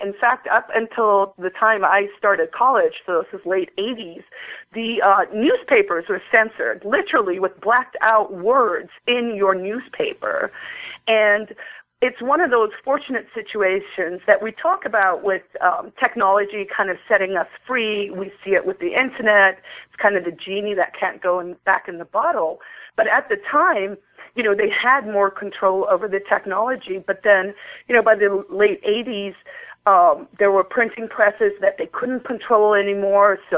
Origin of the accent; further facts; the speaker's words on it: Pretoria, Gauteng, South Africa; I was born there. I spent most of my high school years there in boarding school in Pretoria.